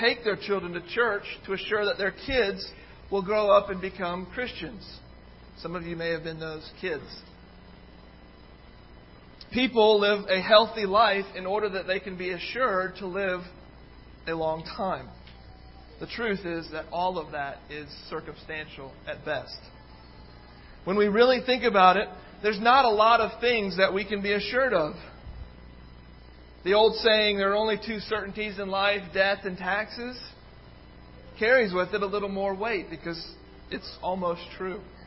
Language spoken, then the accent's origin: English; England, United Kingdom; born there; I was born in England